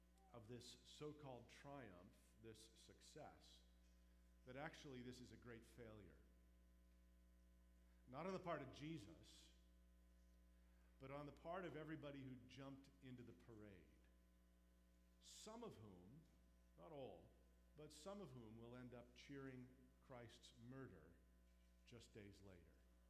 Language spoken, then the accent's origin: English; Canada; as a Canadian, I grew up not really paying any attention to French lessons, let alone having zero exposure to Spanish.